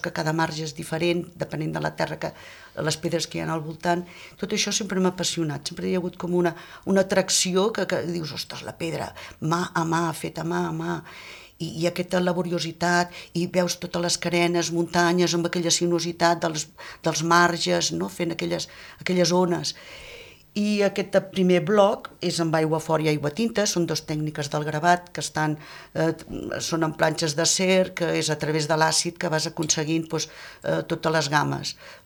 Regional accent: Pradell de la Teixeta, Catalonia, Spain; also born or lived in Tarragona; sóc de Pradell de la Teixeta i farà uns 9 anys que tinc l'estudi casa a Pradell. Jo, pues, per temes laborals i tal, vaig anar a Tarragona, és on me vaig formar a l'Escola d'Art i Disseny

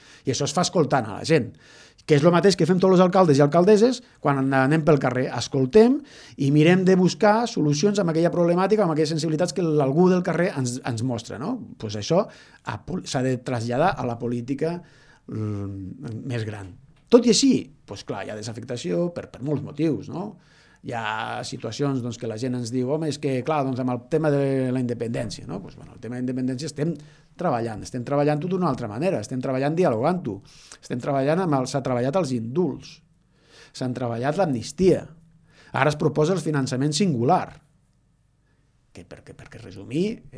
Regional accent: Falset, Catalonia, Spain

